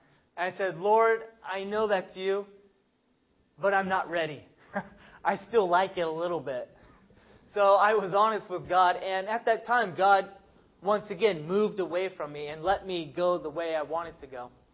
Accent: Sacramento, California, United States; I'm from California, from Sacramento, which is close to San Francisco.

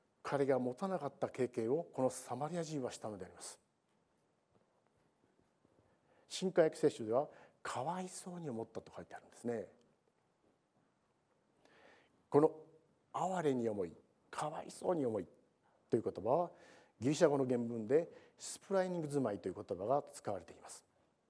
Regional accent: Niigata, Japan; 新潟で生まれ育ったですけれども、

